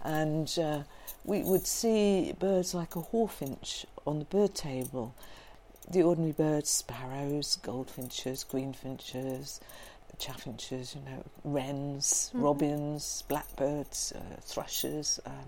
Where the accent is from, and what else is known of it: South East England, United Kingdom; born or raised there